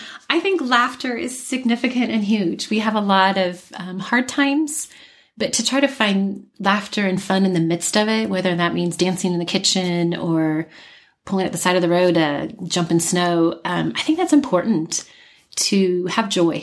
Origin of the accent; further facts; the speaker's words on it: California, United States; For me, particularly growing up in California, the ocean is beautiful, but the mountains is where, the way I would say it, is where my soul sings.